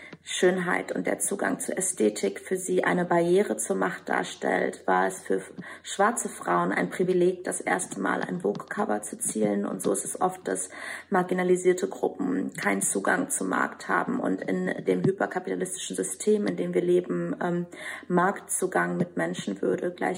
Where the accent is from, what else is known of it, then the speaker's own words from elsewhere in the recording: Albania; German is a second language; in meinem Heimatland Albanien entstanden ist